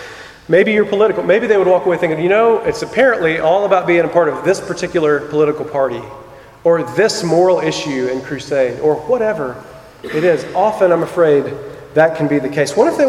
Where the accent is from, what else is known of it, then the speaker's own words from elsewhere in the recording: Georgia, United States; And I'm from Rabun County. We had cows.